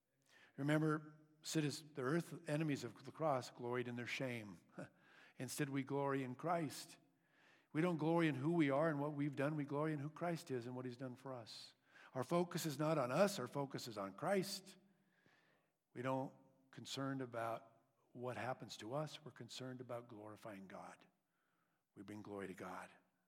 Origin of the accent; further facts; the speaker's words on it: United States; born there; Just like I am an American citizen because I was born in America.